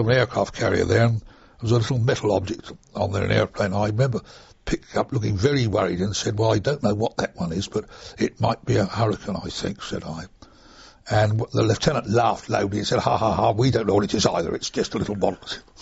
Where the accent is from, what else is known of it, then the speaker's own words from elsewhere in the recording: Portsmouth, South East England, United Kingdom; I was born and bred in Portsmouth, and I'd always been attached to the sea